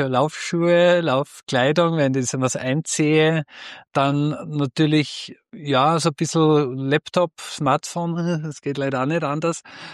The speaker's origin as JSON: {"language": "German", "country": "Austria", "said": "ich bin eben aus Österreich"}